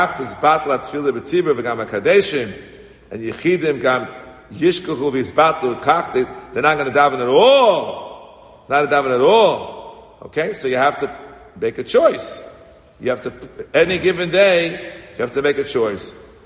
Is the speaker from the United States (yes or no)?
yes; New York, United States; When I grew up in Kew Garden Hills